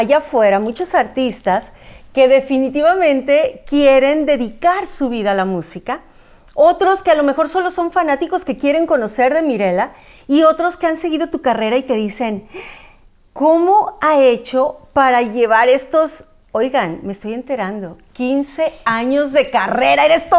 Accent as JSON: {"language": "Spanish", "country": "Mexico", "said": "A pesar de que yo soy mexicana, tú eres ecuatoriana, nos conocimos en Miami"}